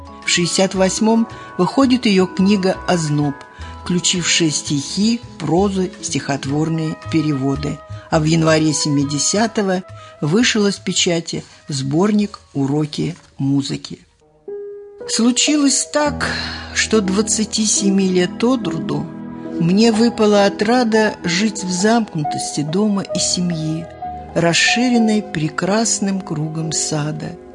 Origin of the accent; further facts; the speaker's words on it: Moscow, Russia; Я родилась в Москве, и с ней нерасторжима. Я москвичка, горожанка, но меня всегда влекло к деревне.